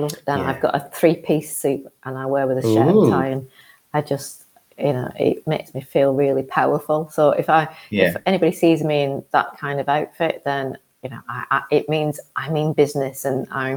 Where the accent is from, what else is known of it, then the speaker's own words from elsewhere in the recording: Bolton, North West England, United Kingdom; I'm from Bolton. I'm very, very proud of being a Boltonian. I grew up in Tomfold, which was not the most wealthy area of Bolton, but I came from a really well-loved, well-nurtured family, and went to school in Braitmith, which again is quite a deprived area of Bolton